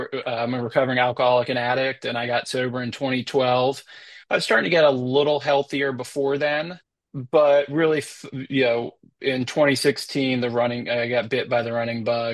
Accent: Virginia Beach, Virginia, United States; So I'm born and raised in Virginia Beach.

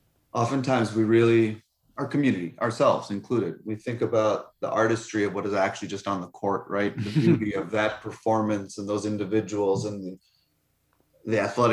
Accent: Milwaukee, Wisconsin, United States; This is also the community that helped raise me. So this is my hometown and my home community. So to go around, move away for a couple of years and come back, it brought newfound appreciation for what exists in this community. When you grow up in Milwaukee

